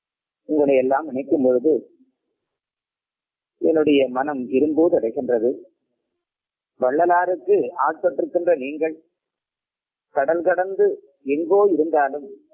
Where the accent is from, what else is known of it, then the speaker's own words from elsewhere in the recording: Tamil Nadu, India; born there; நான் தமிழ்நாட்டில் காஞ்சிபுரம் மாவட்டத்தில் ஒரு ஏழை கூலி தொழிலாளியினுடைய மகனாக 1948 பிறந்தேன்.